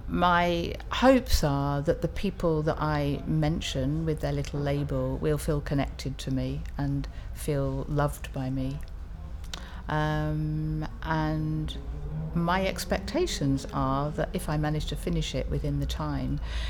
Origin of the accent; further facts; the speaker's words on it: East of England, United Kingdom; now in England; In Essex, but I've been in Yorkshire for the last 38 years, something like that.